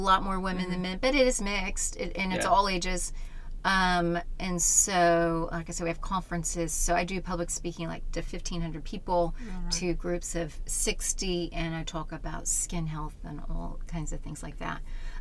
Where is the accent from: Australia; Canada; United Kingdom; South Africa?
United Kingdom; now in United States; We're now dual citizens. So we're Brit-Americans now.